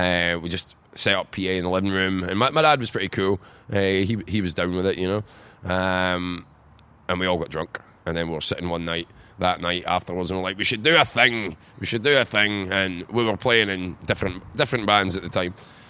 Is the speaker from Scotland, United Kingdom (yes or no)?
yes; Alyth, Scotland, United Kingdom; We grew up in Aileth